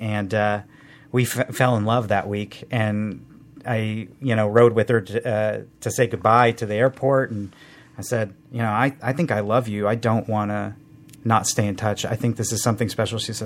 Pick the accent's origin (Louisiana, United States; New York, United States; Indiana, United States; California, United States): Indiana, United States; Well, I'm from Indiana. I'm a Hoosier boy.